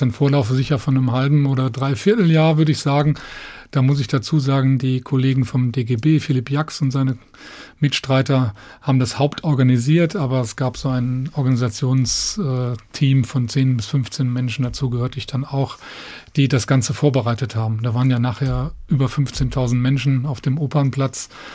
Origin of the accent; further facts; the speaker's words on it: North Rhine-Westphalia, Germany; now in Frankfurt, Germany; so richtig Frankfurter bin ich nicht geworden. Also ich fühle mich schon wohl in Frankfurt, aber ich bin im tiefsten Herzen doch NRWler geblieben, muss ich ganz klar sagen. Ne? Durch Niederrhein, dann 10 Jahre in Bonn gelebt und das prägt mich immer noch